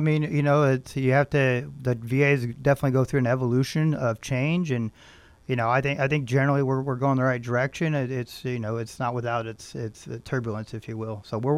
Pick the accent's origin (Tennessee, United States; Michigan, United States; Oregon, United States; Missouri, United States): Oregon, United States; Yeah. I grew up in Looking Glass Valley, and yeah, I'm native born here.